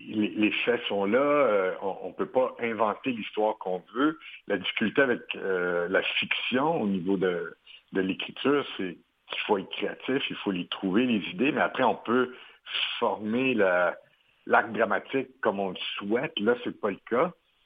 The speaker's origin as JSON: {"language": "French", "region": "Quebec", "country": "Canada", "said": "je suis québécois. J'ai fait des films ici au Québec et aux États-Unis aussi, maintenant en France."}